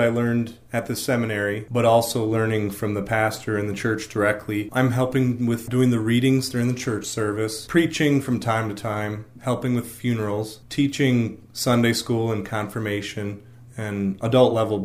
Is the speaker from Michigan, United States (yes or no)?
yes; Michigan, United States; now in Fort Wayne, United States; We come from Michigan, and I'm a formal civil engineer